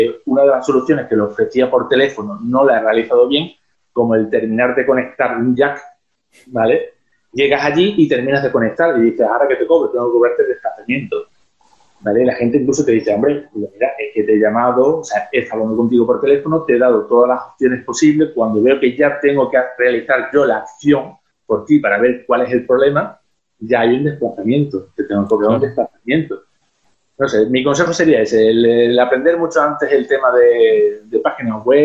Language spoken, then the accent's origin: Spanish; Marbella, Andalusia, Spain; Yo soy de Marbella, Málaga